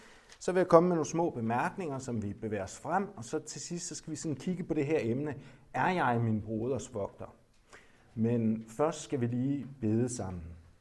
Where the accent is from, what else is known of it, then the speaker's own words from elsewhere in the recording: Central Denmark Region, Denmark; accent: Kronjysk; på kronjysk, hvor jeg er født og boret i Kronjylland